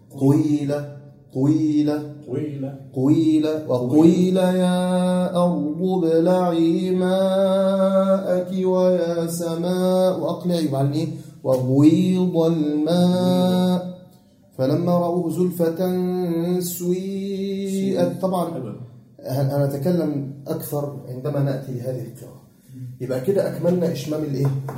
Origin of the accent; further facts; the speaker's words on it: Egypt; عارفين احنا عندنا في مصر